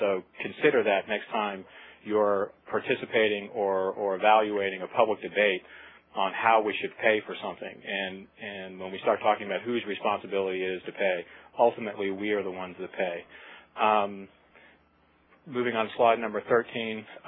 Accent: Maryland, United States; And in my home state of Maryland, it's, for example, an issue that is on the top of everybody's mind right now

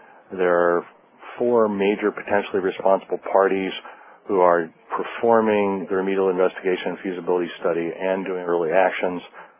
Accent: East Coast, United States; now in Seattle, United States; again, I'm originally from the East Coast, now living on the West Coast

